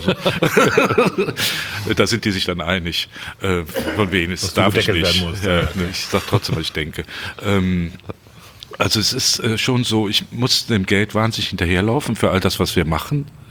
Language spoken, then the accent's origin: German; Cologne, North Rhine-Westphalia, Germany; also born or lived in Bonn; Ich bin Südstädter, also ich bin Kölner.